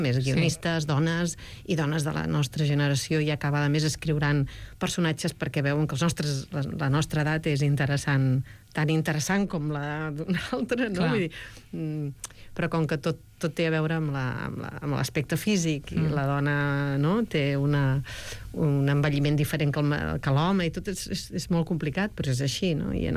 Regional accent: Arenys, Catalonia, Spain; also born or lived in Arbúcies; he nascut a Arbúcies, jo sóc arbucienca, però m'he criat a Arenys, que estimo i adoro, i és com ser una mica dels dos llocs, però sóc arbucienca, sí.

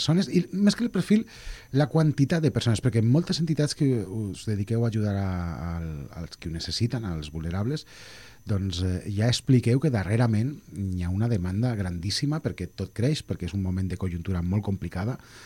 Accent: Castellón de la Plana, Valencian Community, Spain; recordava que jo soc de Castelló

